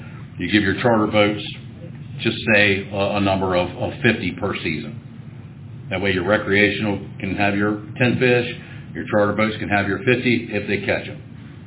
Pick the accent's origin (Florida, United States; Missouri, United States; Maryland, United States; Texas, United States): Maryland, United States; I'm from the Eastern Shore.